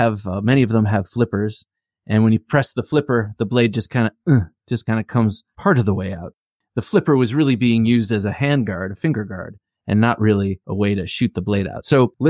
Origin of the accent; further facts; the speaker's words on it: Ohio, United States; Rick Hinderer is a knife maker from Ohio, my home state, and I've always loved his knives.